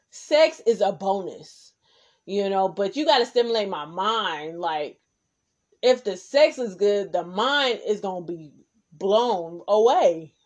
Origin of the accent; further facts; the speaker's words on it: Oakland, California, United States; Especially growing up in Oakland, California. Just the Bay Area, period.